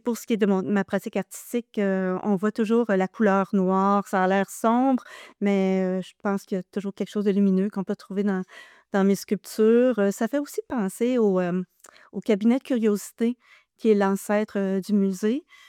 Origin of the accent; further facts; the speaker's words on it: Ontario, Canada; now in Gatineau, Canada; Je suis originaire de l'Est ontarien, j'habite à Gatineau depuis peut-être une trentaine d'années déjà.